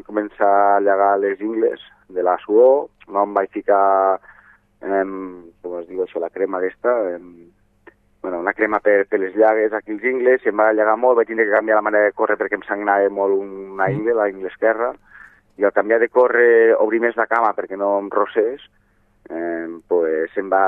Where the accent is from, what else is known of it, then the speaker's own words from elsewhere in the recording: La Pobla de Segur, Catalonia, Spain; arribant al meu poble. Sí, a la Pobla